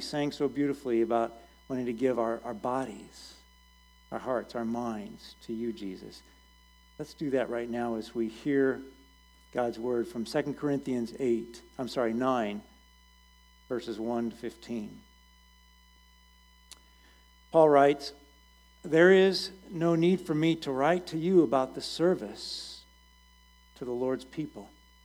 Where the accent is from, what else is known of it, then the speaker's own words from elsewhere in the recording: Indiana, United States; also born or lived in Washington; now in Ottawa, United States; Now, I grew up in Indiana, so I knew the Midwest